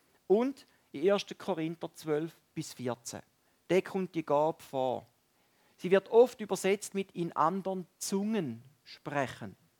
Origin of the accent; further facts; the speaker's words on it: Valais, Switzerland; nein, ich sei nicht aus Kanada. Ich komme aus dem Wallis.